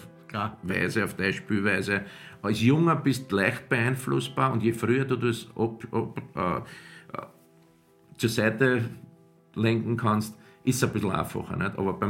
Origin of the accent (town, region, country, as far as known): Austria